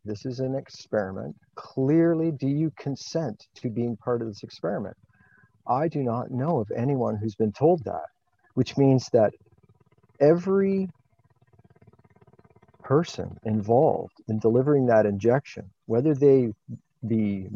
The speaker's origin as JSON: {"language": "English", "country": "Canada", "said": "I'm a Canadian. I've been based in Bancroft for about the last decade."}